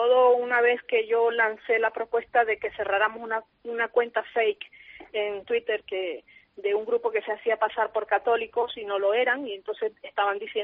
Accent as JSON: {"language": "Spanish", "country": "Nicaragua", "said": "una cosa súper tonta, pero que a mí me está costando mucho aquí ahora, y eso que yo soy de aquí"}